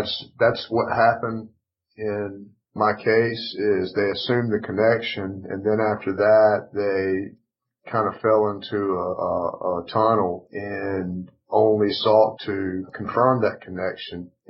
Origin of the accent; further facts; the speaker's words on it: Raleigh, North Carolina, United States; also born or lived in Maryland; Both my wife and I grew up in Raleigh, and we lived in Maryland for 4 years